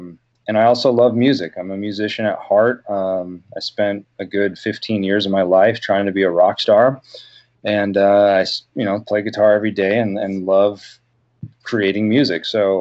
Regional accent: Oregon, United States; You know, growing up on the Oregon coast, we used, just a lot of things that were around us.

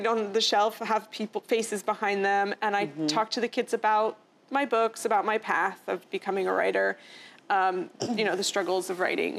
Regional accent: West Coast, United States; Because I grew up on the West Coast

